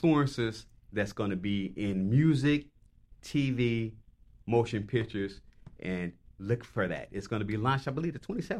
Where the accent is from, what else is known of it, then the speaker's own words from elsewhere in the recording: Chicago, Illinois, United States; Chicago, Illinois. I'm from Inglewood, a rough part of town.